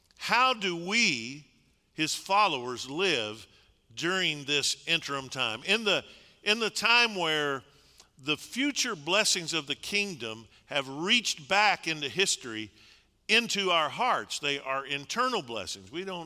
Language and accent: English; Kentucky, United States; I grew up in Western Kentucky, the eastern edge of the central time zone.